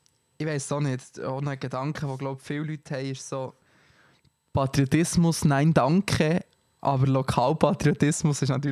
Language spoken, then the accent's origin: German; Bern, Switzerland; in diesem kleinen Kontext ist wie Bern meine Heimat, die Stadt.